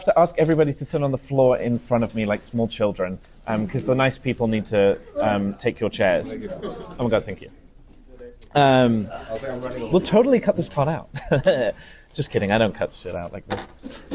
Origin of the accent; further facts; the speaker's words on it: United Kingdom; My accent isn't Swiss because I was raised in the UK.